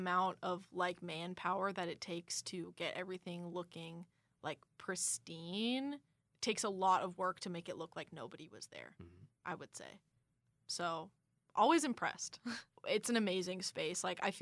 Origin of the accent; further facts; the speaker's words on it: Minneapolis, Minnesota, United States; Growing up in Minneapolis, too, one of my favorite places is the Walker.